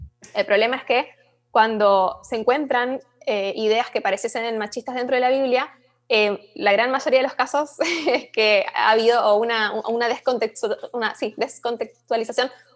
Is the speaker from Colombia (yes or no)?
no; Argentina; now in Lima, Peru; yo soy argentina, pero estoy acá sirviendo en Lima, Perú.